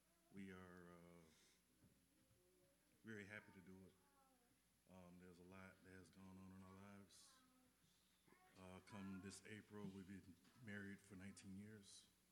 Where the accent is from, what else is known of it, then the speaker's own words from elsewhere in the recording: West Palm Beach, Florida, United States; I grew up in West Palm Beach, Florida, a place called Pleasant City. It was a ghetto by most standards in the United States.